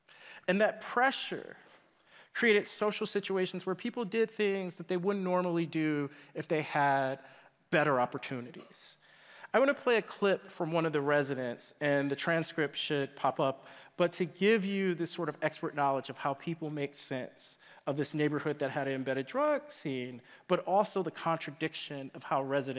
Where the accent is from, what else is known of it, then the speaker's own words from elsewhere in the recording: Detroit, Michigan, United States; this is the neighborhood where I grew up in Detroit. You can still see this on a map if you Google 8499 Lyford Street. This neighborhood doesn't exist anymore.